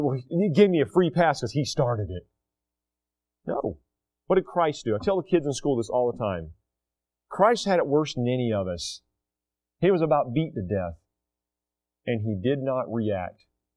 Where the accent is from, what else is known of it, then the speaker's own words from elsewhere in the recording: United States; I'm American through and through.